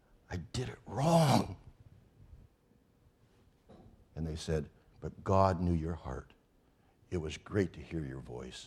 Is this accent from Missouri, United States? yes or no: no; Owosso, Michigan, United States; When I was at the chapel that I was born and raised at in Owosso, the elders came up to me when I was about 15, 16 years old